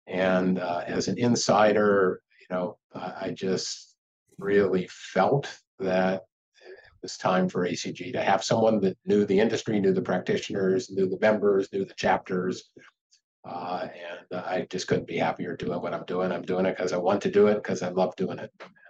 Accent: McKeesport, Pennsylvania, United States; So grew up in a town called McKeesport, Pennsylvania, which is was a mill town back in WW2.

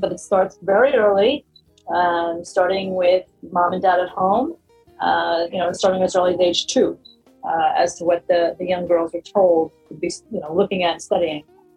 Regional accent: Bronx, New York, United States; So I was born and raised in the Bronx.

